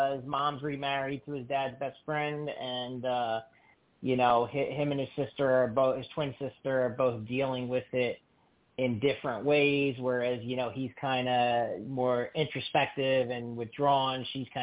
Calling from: New Jersey, United States; I'm calling from New Jersey.

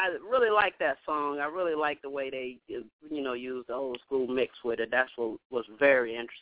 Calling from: Mississippi, United States; Hi, how y'all doing tonight? … from Mississippi.

